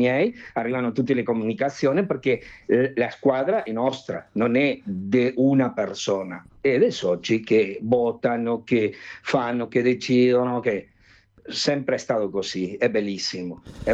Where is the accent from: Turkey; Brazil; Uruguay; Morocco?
Uruguay; Montevideo; Italian is a second language; now in Italy; Noi siamo cresciuti anche Ángel Galcerano abitava in quei quartieri, in la curva di Maroñas, dove c'era pieno di italiani